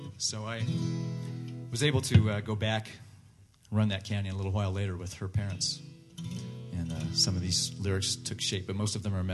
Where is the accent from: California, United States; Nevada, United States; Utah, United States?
Utah, United States; Springville; I was back in my hometown of Springville doing my duties as the Elders Quorum president.